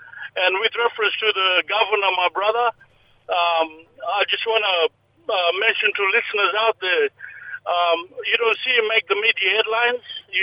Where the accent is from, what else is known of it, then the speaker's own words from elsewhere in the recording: Old Mapoon, Queensland, Australia; now in Western Australia, Australia; from the Torres Strait Islands, Old Mapoon in the Western Cape there.